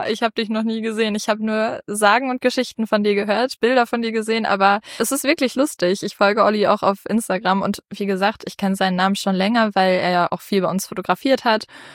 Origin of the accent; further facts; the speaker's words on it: Bielefeld, North Rhine-Westphalia, Germany; Na gut, Bielefeld. Du hast schon gesagt, wo ich herkomme.